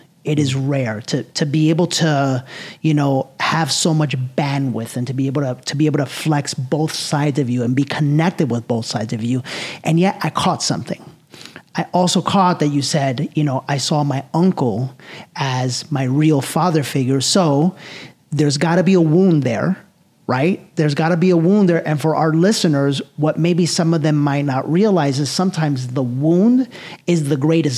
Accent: New York City, New York, United States; Because I felt that growing up in New York City and like my roots are Latin American.

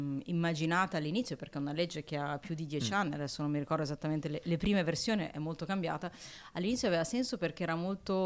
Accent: Milan, Lombardy, Italy; io sono milanese, nata e cresciuta a Milano, ma con uno sguardo europeo.

